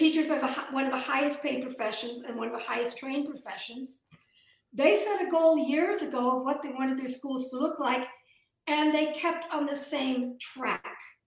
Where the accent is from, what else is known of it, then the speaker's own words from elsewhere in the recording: Iowa, United States; I wish I was. I'm from Iowa. Actually, my PhD is from the University of Iowa, and I went to school there.